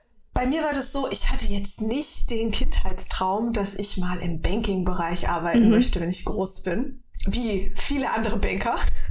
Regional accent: Southern Germany, Germany; Ich bin in der DDR geboren und meine Mutter ist dann mit mir nach Süddeutschland geflüchtet. Da war ich, also nicht 7, 8, 9 Monate alt.

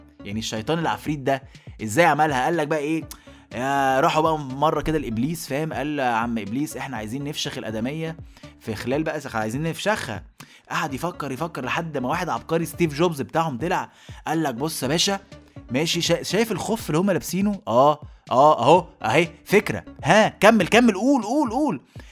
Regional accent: Egypt; اللي اتخلقت في بيوتنا كمصريين

